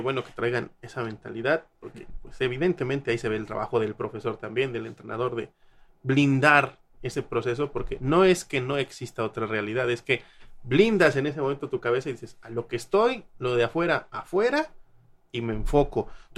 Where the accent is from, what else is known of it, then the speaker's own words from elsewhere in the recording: Mexico; somos mexicanos y vamos a que México gane